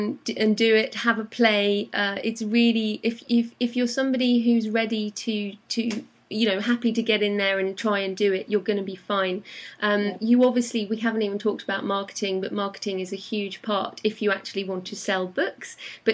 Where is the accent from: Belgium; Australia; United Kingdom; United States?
United Kingdom; being British, if you haven't got a US a bank account and tax number